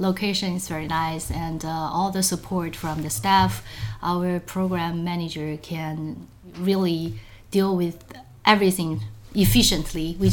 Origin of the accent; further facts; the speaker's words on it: Hong Kong; Since I'm from Hong Kong, which is pretty warm throughout the year